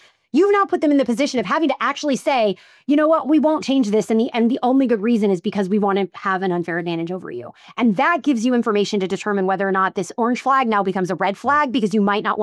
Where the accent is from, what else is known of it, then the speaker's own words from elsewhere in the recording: Missouri, United States; Missouri law, I'm from Missouri. That's why I know so much of this stuff. I'm not licensed to practice law there, but I grew up there.